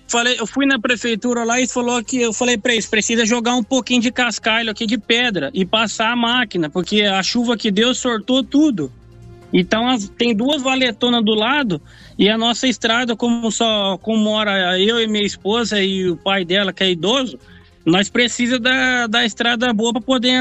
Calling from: Acre, Brazil; que mora do lado do aeroporto, aqui em Acre.

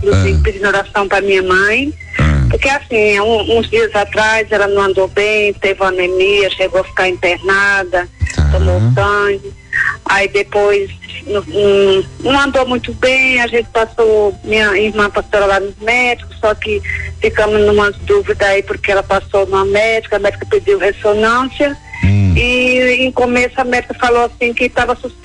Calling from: São Paulo, Brazil; É de São Paulo.

